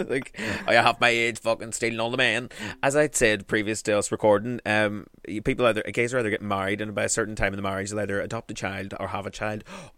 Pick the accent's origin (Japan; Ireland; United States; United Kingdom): United Kingdom; South West England; I am from Devon.